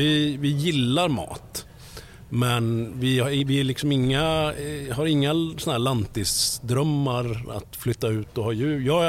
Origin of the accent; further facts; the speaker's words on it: Västerås, Västmanland County, Sweden; now in Gothenburg, Sweden; Men jag kommer från Västerås.